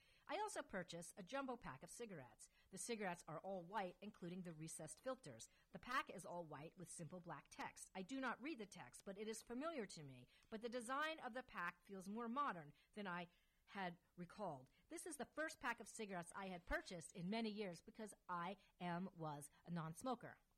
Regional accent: Hastings-on-Hudson, New York, United States; My father and I are at his service station in my hometown, Hastings-on-Hudson, New York.

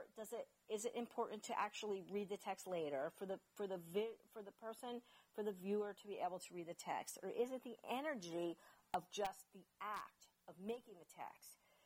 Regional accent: United States; first language en; now in Germany; I'm an American. I live here. English is my primary language. That's what I speak.

